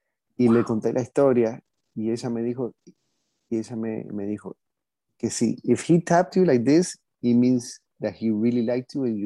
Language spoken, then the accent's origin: Spanish; Argentina; Yo soy un argentino raro, una colada.